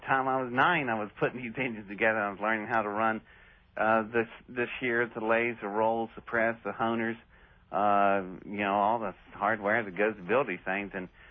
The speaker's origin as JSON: {"language": "English", "town": "Welch", "region": "West Virginia", "country": "United States", "tie": "born there", "said": "And my dad was a coal miner in West Virginia, and I was born in Welch, West Virginia."}